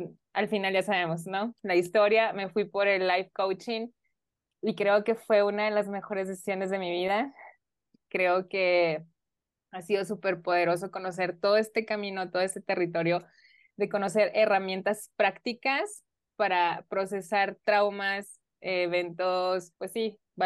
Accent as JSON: {"language": "Spanish", "country": "Mexico", "said": "como ciudadana de mi comunidad, como mexicana, mi objetivo son las familias."}